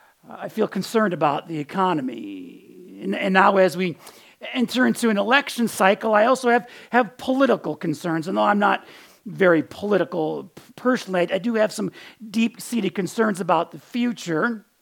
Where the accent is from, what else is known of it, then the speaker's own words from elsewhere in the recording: Buffalo, New York, United States; I grew up in Buffalo, New York. My mom is Irish. My dad is Sicilian. So growing up in Buffalo with that kind of heritage, there were two things that were inevitable. Number one, I grew up Roman Catholic.